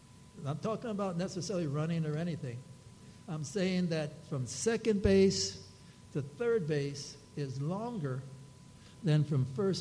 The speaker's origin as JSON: {"language": "English", "town": "Chicago", "region": "Illinois", "country": "United States", "said": "When I played in Chicago, I'm from Chicago, of course, I would watch him play."}